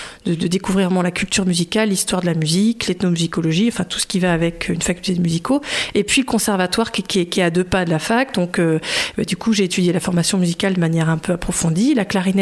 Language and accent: French; Vierzon, Centre-Val de Loire, France; je viens de Vierzon. Ça fait rêver. Je viens de Vierzon, dans le Berry, et j'ai grandi là-bas.